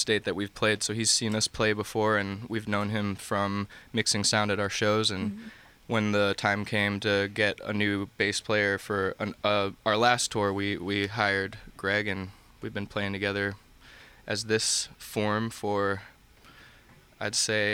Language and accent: English; Hartford, Connecticut, United States; We're from Hartford, Connecticut.